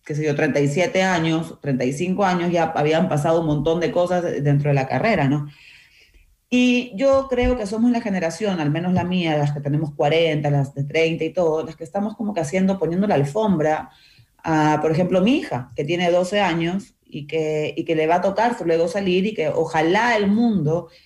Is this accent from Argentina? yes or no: no; Peru; accent: Peruvian; also born or lived in Chile; now in Ecuador; cuando me voy a Perú me dicen que ya hablo como ecuatoriana.